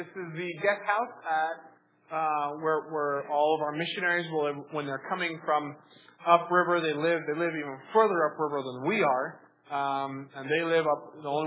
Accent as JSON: {"language": "English", "town": "Scottsbluff", "region": "Nebraska", "country": "United States", "tie": "born or raised there", "said": "Me, growing up in Scottsbluff, Nebraska, I'm used to like the Platte River, and that's what I'm used to."}